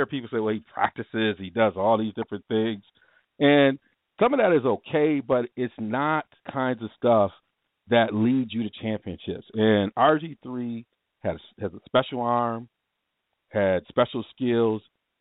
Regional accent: Ann Arbor, Michigan, United States; You know, I grew up in Michigan, Ann Arbor, watched Brady, loved him.

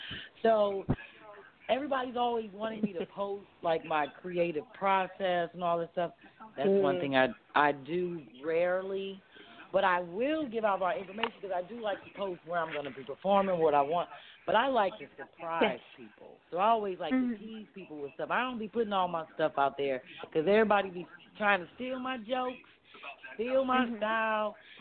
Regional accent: Kirkwood, Missouri, United States; And I grew up out in Kirkwood.

